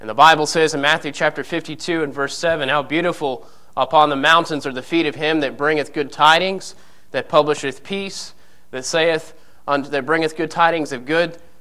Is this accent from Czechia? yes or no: no; Canada; born there; I was saved as a young boy in Canada. I was born in Canada.